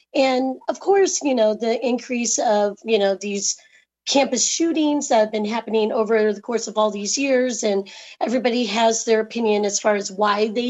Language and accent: English; Saugus, California, United States; I was because I grew up in Saugus, California.